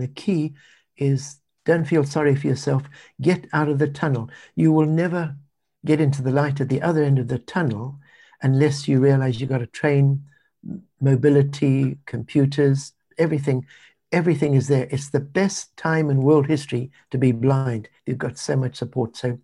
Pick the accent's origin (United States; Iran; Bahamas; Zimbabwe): Zimbabwe; I grew up in Zimbabwe, which is a country just above South Africa.